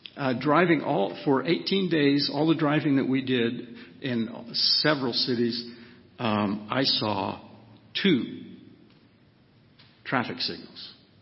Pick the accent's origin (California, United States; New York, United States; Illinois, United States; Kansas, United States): Kansas, United States; I'm from Kansas.